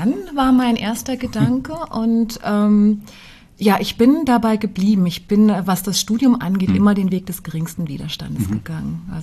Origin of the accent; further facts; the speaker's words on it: Idar-Oberstein, Rhineland-Palatinate, Germany; ich stamme aus Idar-Oberstein, Schmuck- und Edelsteinstadt.